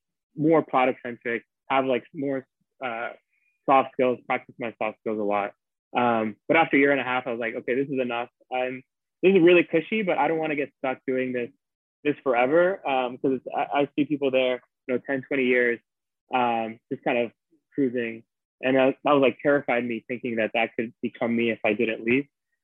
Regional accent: Brooklyn, New York, United States; I grew up in Brooklyn, New York, and from a young age, I was like really interested in entrepreneurship and technology.

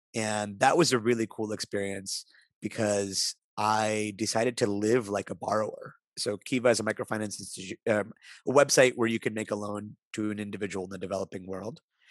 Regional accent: Pittsburgh, Pennsylvania, United States; I grew up in Pittsburgh. I went to Carnegie Mellon.

